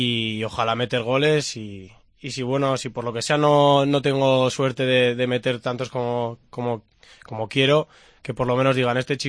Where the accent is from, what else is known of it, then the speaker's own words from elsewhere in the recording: Navarre, Spain; yo soy navarro y él es vasco